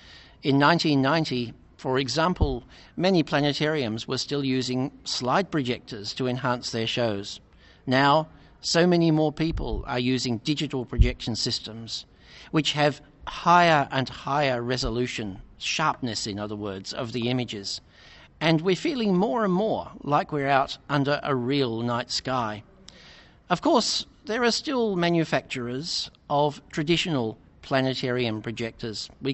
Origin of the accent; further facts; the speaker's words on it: Launceston, Tasmania, Australia; from Launceston in Tasmania, where I run a planetarium.